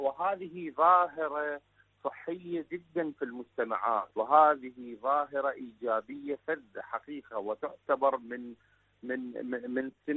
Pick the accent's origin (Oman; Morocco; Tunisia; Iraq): Iraq; من العراق.